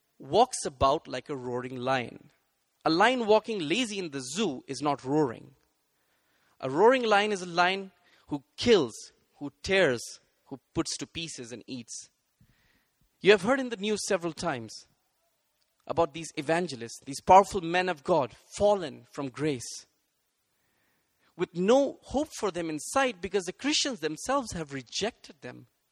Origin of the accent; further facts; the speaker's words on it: India; now in Maastricht, Netherlands; Hey, I'm from India. As you can see, I'm brown. But I've been living in Maastricht, and I work at Maastricht University.